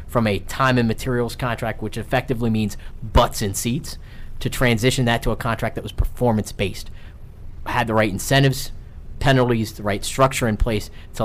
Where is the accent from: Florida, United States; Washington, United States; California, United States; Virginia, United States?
Virginia, United States; Blacksburg; I grew up in Blacksburg, Virginia. They operated a small motel there, the Red Carpet Inn, that was in town